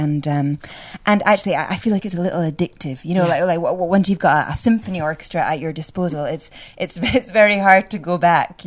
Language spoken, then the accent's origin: English; Edinburgh, Scotland, United Kingdom; Yeah, I'm from Edinburgh. Yeah, it's lovely to be here with a fellow Scot.